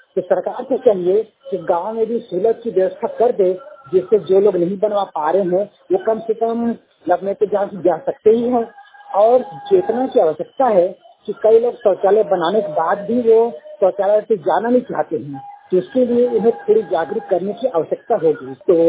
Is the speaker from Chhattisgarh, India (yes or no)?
yes; Rajnandgaon, Chhattisgarh, India; मैं तो शहर का निवासी हूँ, राजनांदगांव शहर है